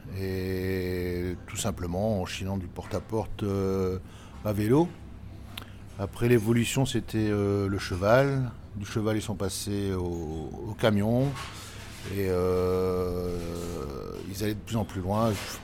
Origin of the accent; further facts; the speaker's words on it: Flanders, Belgium; en particulier dans la région, hein, de chez nous, à Poperinghe, Ypres, Courtrai, Bruges.